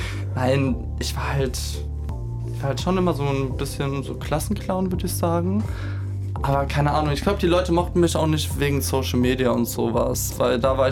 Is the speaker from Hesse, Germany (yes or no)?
yes; Hesse, Germany; In Nähe Frankfurt am Main.